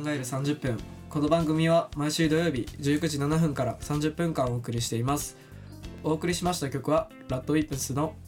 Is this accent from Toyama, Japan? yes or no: no; Kobe, Hyogo, Japan; 兵庫県、まあ、神戸市出身なんですけど、